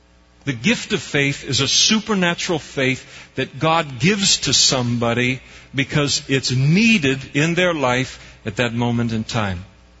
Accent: Napa, California, United States; which is the equivalent of McHenry Avenue in Napa, which is my hometown.

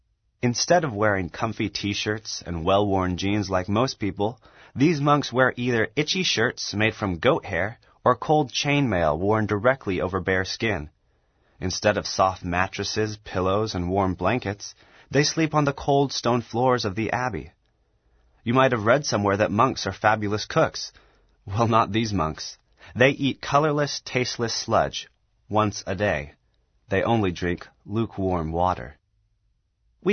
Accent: Oregon, United States; We're 19-year-old twin brothers, born and raised in Oregon, taught at home by our parents, and striving to follow Christ as best we can.

